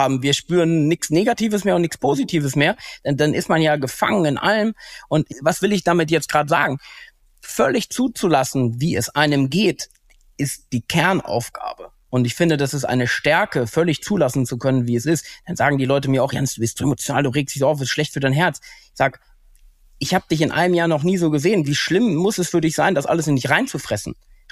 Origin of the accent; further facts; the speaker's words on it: North Rhine-Westphalia, Germany; ich bin Ostwestfale